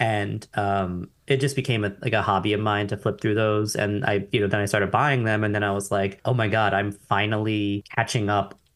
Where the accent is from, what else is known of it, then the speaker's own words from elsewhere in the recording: New York, United States; born there; It's not. I was born in New York.